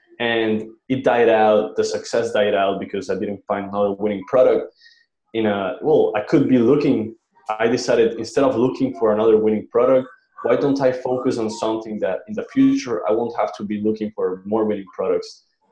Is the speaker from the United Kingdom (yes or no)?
no; Colombia; English is a second language; I'm from Colombia.